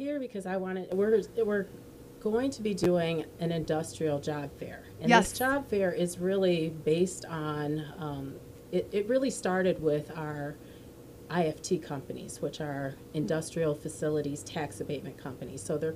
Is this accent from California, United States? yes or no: no; Norton Shores, Michigan, United States; also born or lived in Muskegon Heights; Originally from Muskegon Heights until I was about 4 years old, and my parents moved out to Norton Shores.